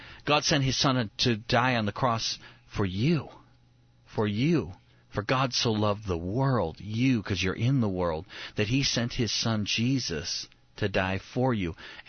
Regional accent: Midwest, United States; I'm from the Midwest. We have tornadoes. We don't have hurricanes.

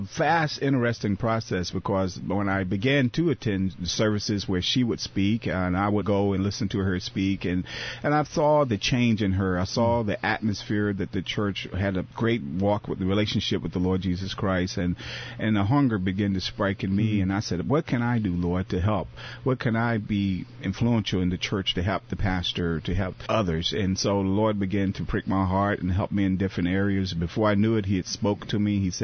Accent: Virginia, United States; I grew up in Virginia in the rural part of the state, and I grew up on a farm, tobacco farm

